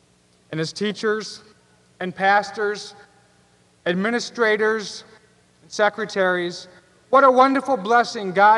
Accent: Fort Wayne, Indiana, United States; I think back to when I grew up here in Fort Wayne as a small child.

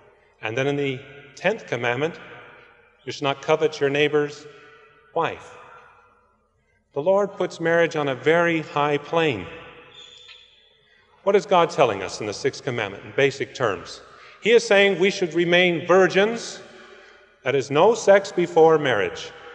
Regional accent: Los Angeles, California, United States; I'm from the Los Angeles area, metropolitan Los Angeles. It has all the problems of a big city. Crime, gangs, drugs, and these things.

